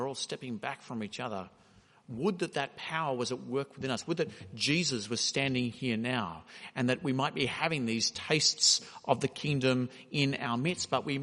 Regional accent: Malaysia; I grew up in Malaysia

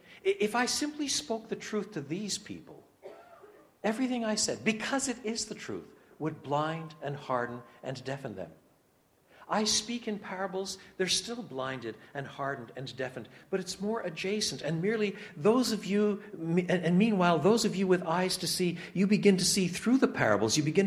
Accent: Canada; born there; By birth, I'm Canadian.

